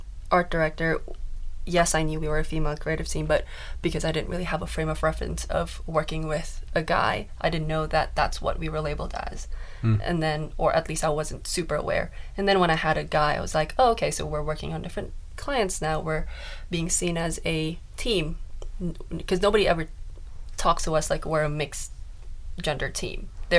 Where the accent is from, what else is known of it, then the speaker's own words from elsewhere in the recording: South Korea; English is a second language; now in Australia; Because I'm not Australian, and I'll never be Australian.